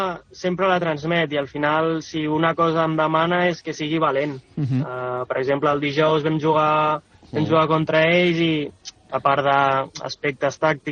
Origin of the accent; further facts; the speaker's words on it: Sant Cugat del Vallès, Catalonia, Spain; jo soc de Sant Cugat, com he comentat